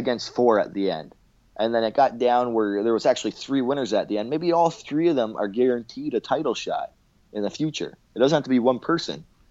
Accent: Canada; I had school the next day, obviously, because I'm Canadian.

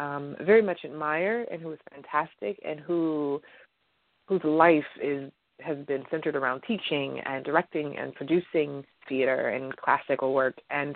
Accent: Detroit, Michigan, United States; This is home for us. For me, I'm from Detroit. 7 Mile in Greenfield. This is home.

